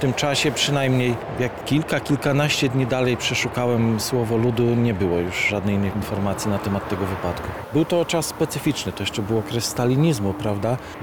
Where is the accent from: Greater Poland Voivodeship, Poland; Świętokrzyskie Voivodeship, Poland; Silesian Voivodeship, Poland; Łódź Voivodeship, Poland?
Świętokrzyskie Voivodeship, Poland; Skarżysko-Kamienna; Jestem dziennikarzem, jestem skarżyszczaninem, rodowitym. Całe życie z kilkoma okresami na wyjazdy typu studia i saksy w Skarżysku.